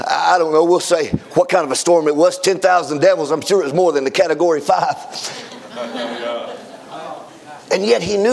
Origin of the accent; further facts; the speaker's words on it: the South, United States; Now, I'm from the South. We get emotional where I'm from.